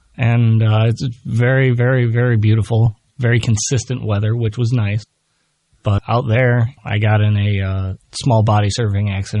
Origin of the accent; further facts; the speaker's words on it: Chicago, Illinois, United States; yeah, I grew up in the Chicago area.